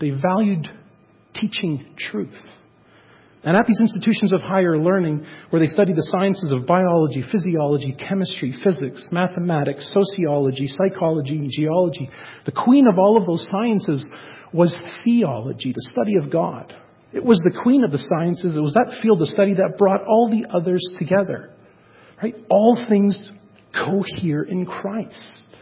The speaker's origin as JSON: {"language": "English", "town": "Kitchener", "region": "Ontario", "country": "Canada", "tie": "born or raised there", "said": "the hometown that I grew up in Kitchener, Ontario"}